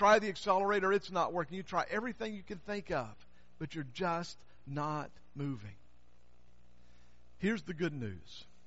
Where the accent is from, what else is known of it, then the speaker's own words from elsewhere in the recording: Southern US, United States; You know what mudding is, don't you? I grew up in the South. Mudding is a Southern word.